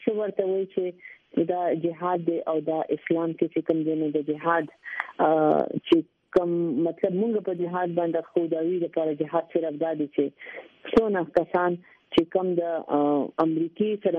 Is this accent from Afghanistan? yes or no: no; Pakistan; زه یو پاکستانی یم زه یو نېشنالیست یم